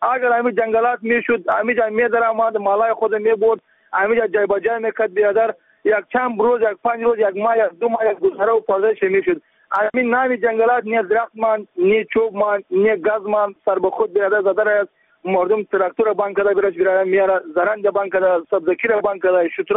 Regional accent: Afghanistan; ما افغان هستیم، افغانستان هستیم

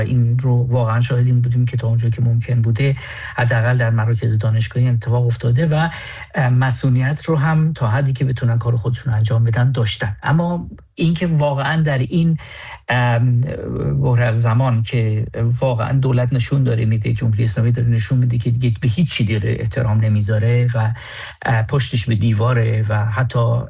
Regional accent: Iran

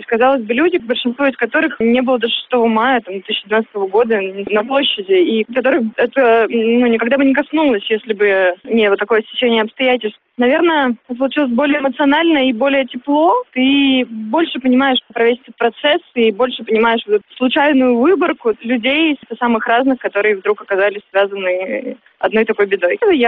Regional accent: Yekaterinburg, Sverdlovsk Oblast, Russia; я вообще не москвич, я из Екатеринбурга. Но в Екатеринбурге я там ходила с шариками белыми

